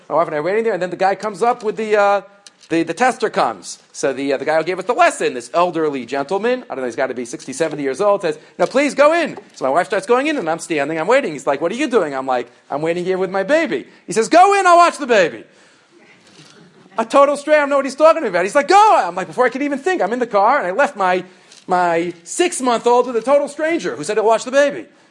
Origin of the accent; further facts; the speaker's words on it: Beit Shemesh, Jerusalem District, Israel; I'm from Beit Shemesh.